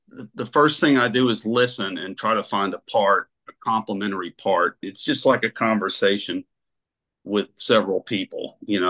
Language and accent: English; Dallas, Texas, United States; I'm from Dallas. And so I knew Vince from that era.